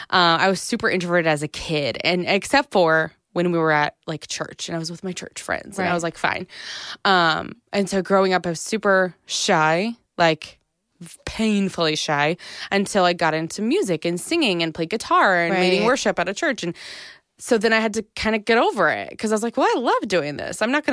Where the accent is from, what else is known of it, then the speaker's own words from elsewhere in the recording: McKinney, Texas, United States; also born or lived in Arkansas; So I grew up in McKinney, actually. And then I went to a small school in Arkansas.